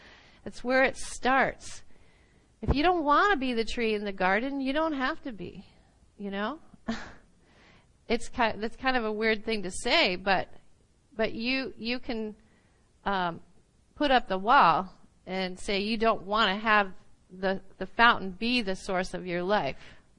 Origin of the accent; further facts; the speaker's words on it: Midwest, United States; you know, I grew up in the Midwest, and I loved oak trees.